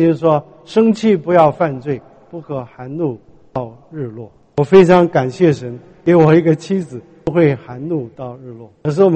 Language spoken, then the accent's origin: Chinese; China; moved away; 我也是国内来的，我是山东人，我没有长在山东，但是我的父母其实是山东人，我是中国大陆人，我们国内出来的，